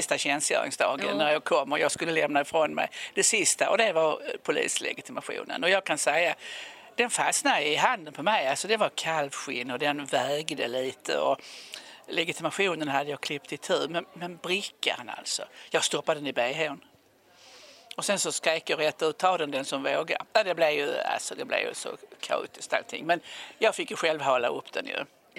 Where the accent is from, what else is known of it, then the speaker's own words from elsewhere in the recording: Borby, Skåne, Sweden; jag beskrev ju min uppväxt i den här lilla byn Borby på Österlen där jag växte upp.